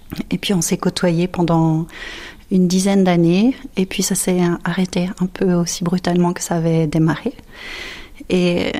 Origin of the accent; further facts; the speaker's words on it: France; parce qu'en tant que bonne française, les langues, c'est pas notre fort.